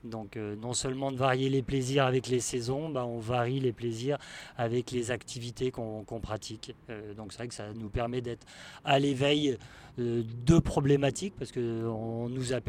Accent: Saint-Martin-d'Hères, Auvergne-Rhône-Alpes, France; je suis né sur Saint-Martin-d'Hères. Donc c'est vrai que j'ai vécu entre Saint-Martin-d'Hères, Pont-de-Clé, Champagné.

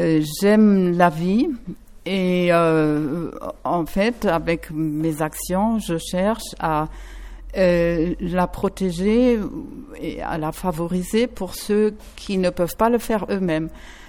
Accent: Germany; now in France; Bon, je suis allemande d'origine.

